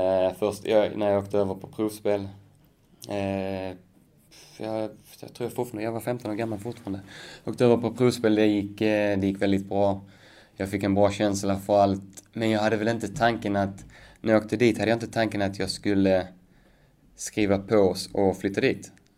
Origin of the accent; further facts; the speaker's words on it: Sweden; Jag är uppvuxen här i Sverige. Född utvuxen, så att och jag säger mig som svensk såklart med påbord därifrån.